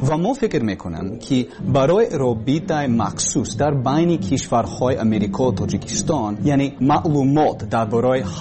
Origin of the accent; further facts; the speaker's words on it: Texas, United States; born there; Persian is a second language; من زادگاهم تکساس، ایالت تکساس و در آنجا در دانشگاه تکساس در شهر آستن در تاکتی تکساس تحصیل میکردم